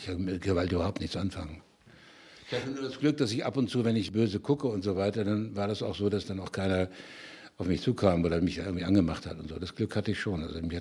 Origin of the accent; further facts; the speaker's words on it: Kassel, Hesse, Germany; also born or lived in Schleswig / Ahrensburg; ich wurde dann nur geboren in Schleswig und dann wohnte ich ganz kurz in Ahrensburg, das ist bei Lübeck, und da war ich dann 6 oder 7, da zogen wir um nach Kassel. Da wurde ich da eingeschult. Ich habe meine gesamte Jugend in dieser furchtbar langweiligen Stadt Kassel verbracht.